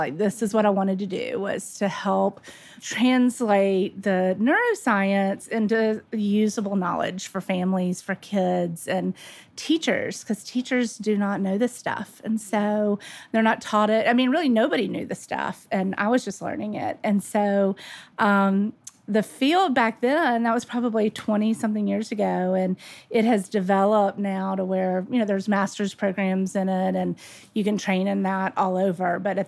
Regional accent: Birmingham, Alabama, United States; So I grew up in Birmingham, Alabama.

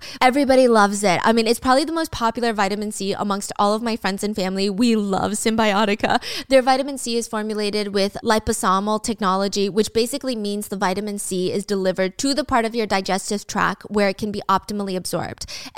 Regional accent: Georgia, United States; And it happens in my home state of Georgia.

